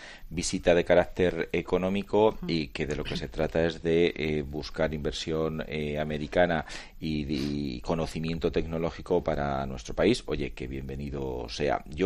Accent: Spain; a mí como español

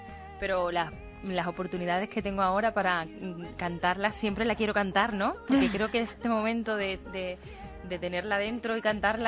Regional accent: Coria del Río, Andalusia, Spain; Y por volver a mi pueblo, a Coria del Río, a mi casa.

